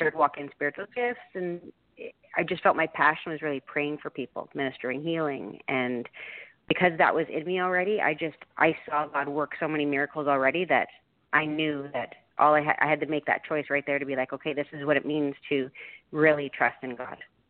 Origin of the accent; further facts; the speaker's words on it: Canada; we grew up Roman Catholic in Canada, where my parents went to church on special occasions. That was my mom was from Italy.